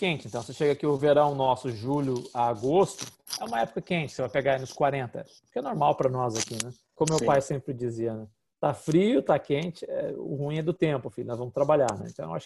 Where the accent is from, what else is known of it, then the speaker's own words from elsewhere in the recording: Itajubá, Minas Gerais, Brazil; Eu sou lá de Minas, do sul de Minas, Itajubá, então...